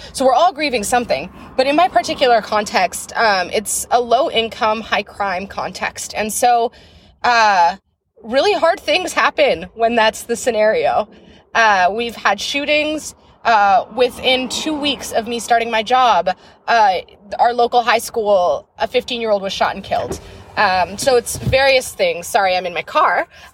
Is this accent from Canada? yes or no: yes; Canada; moved away as an adult; now in Minneapolis, United States; I am the youth director at a church in Minneapolis, Minnesota, but I am Canadian. Don't get it twisted. I just moved to the U.S.